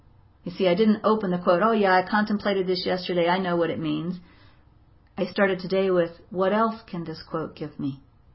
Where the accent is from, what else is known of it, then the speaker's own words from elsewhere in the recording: the South, United States; accent: southern; Hear how I went into my southern accent there?